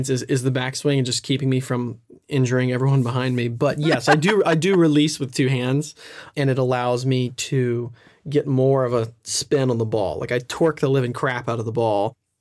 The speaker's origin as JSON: {"language": "English", "town": "Nashville", "region": "Tennessee", "country": "United States", "said": "maybe it's just a Tennessee thing. I'm from Nashville."}